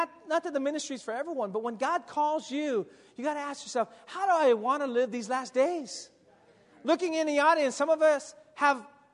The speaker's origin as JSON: {"language": "English", "town": "San Diego", "region": "California", "country": "United States", "tie": "born or raised there", "said": "Honestly, for me, I was actually born and raised in San Diego. My mom was first-generation Filipino. When I was in San Diego, I actually thought I was white."}